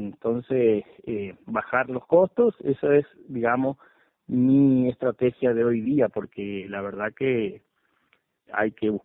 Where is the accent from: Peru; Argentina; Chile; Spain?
Argentina; San Pedro, Buenos Aires Province; yo soy de San Pedro, tengo un negocio, una agroferretería